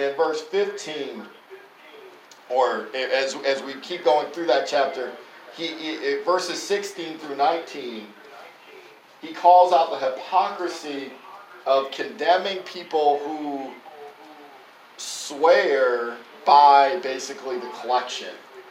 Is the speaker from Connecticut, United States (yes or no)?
yes; New Haven, Connecticut, United States; And that was just natural in the community I grew up in New Haven, in Connecticut.